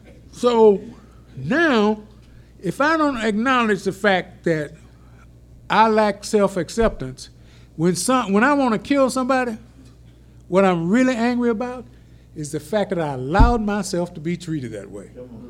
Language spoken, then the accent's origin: English; Orange, Texas, United States; When I was growing up, my grandmother raised me. I grew up over in Orange. My mother was over here in Houston.